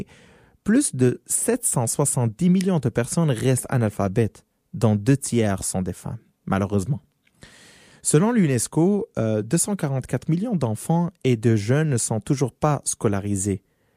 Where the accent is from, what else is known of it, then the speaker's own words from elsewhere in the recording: Morocco; je peux donner un exemple sur mon pays, qui est le Maroc, parce que je suis marocain, voilà.